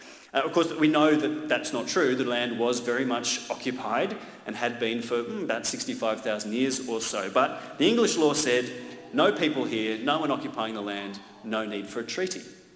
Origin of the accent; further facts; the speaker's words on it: Melbourne, Victoria, Australia; I'm from Melbourne, I live in Melbourne